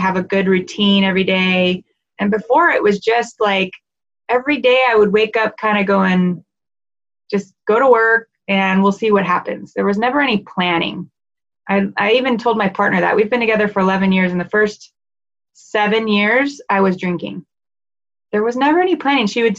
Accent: Dallas, Texas, United States; She's actually from Houston. I'm from Dallas originally. She's from Houston. So I really enjoy her just because she reminds me of home.

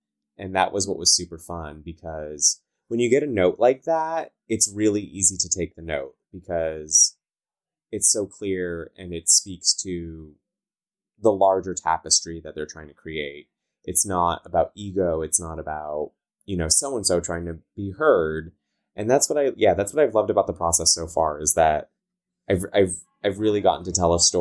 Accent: California, United States; accent: Valley girl; I'm so sorry. I talk like a Valley girl. I'm from Southern California. So like, I sound like an idiot

